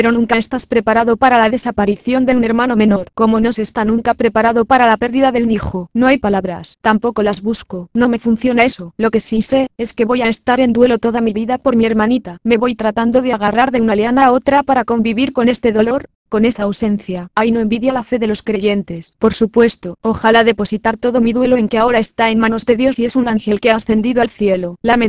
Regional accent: Argentina; Yo estoy a gusto en Argentina, esté quien esté, porque soy argentino hasta la médula y porque amo a mi país profundamente, a la gente buena de mi país.

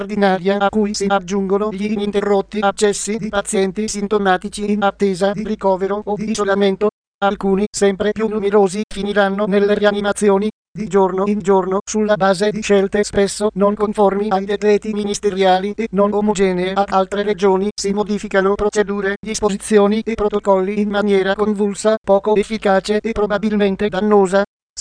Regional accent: Brescia, Lombardy, Italy; Sono nata e cresciuta a Brescia, dove da sempre vivo, lavoro e scrivo.

